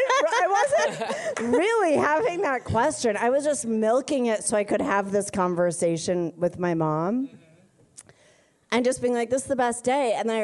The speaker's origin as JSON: {"language": "English", "town": "New Hope", "region": "Minnesota", "country": "United States", "tie": "born or raised there", "said": "I grew up in a suburb of Minneapolis called New Hope."}